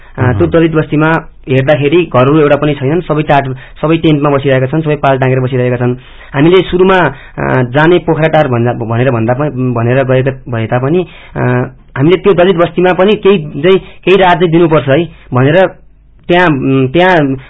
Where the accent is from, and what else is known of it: Lamjung, Gandaki Province, Nepal